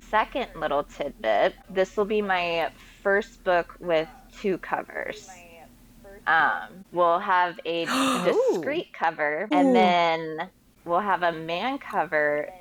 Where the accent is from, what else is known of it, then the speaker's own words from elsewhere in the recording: Lancaster, Pennsylvania, United States; And then randomly a little event in my hometown of Lancaster, Pennsylvania popped up.